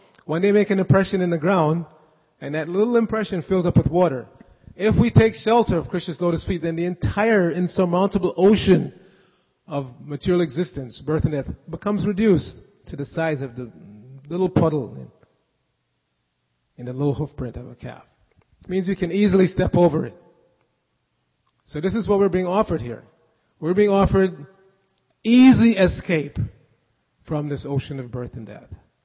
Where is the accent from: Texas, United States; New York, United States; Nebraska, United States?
New York, United States; when I grew up in New York and I had a lot of friends in the garment industry